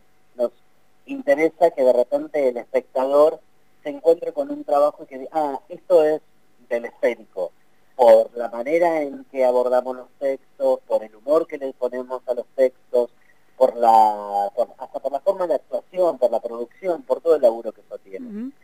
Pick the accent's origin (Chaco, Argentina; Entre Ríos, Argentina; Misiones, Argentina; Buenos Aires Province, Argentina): Buenos Aires Province, Argentina; Chascomús; now in La Plata, Argentina; nosotros somos de Chascomús, pero hace ya 10 o 12 años que trabajamos en la ciudad de La Plata y uh-huh. nos consideramos también platenses.